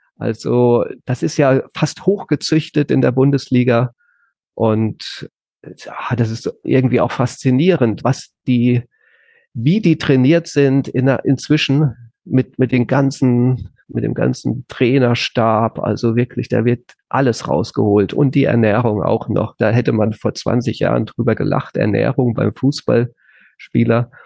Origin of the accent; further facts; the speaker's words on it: Nauheim, Hesse, Germany; Also ich bin in Nauheim bei Groß-Gerau aufgewachsen und das war halt dieser Sportplatz.